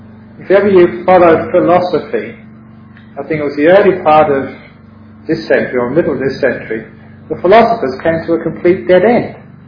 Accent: London, United Kingdom; Obviously, growing up in London, you know, for mostly Christian culture, I was really also interested in this idea of like God.

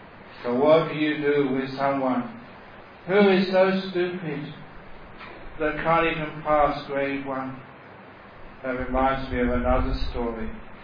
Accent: Australia; I can say that because I'm an Australian.

